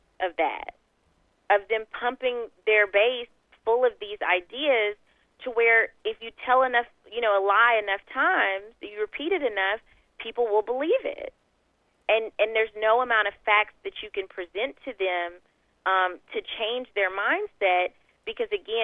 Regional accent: Texas, United States; I mean, I certainly, being a Texan

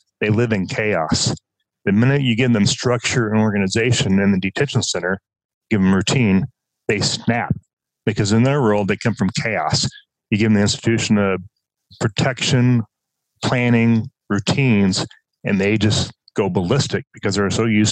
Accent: Oregon, United States; I grew up in Southern Oregon. I was a wildland firefighter during the summertime while I was going to school part-time.

